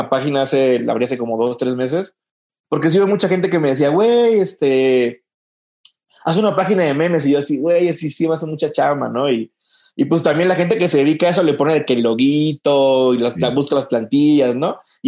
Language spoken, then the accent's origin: Spanish; Veracruz, Mexico; soy de Veracruz, es pues, un lugar chiquito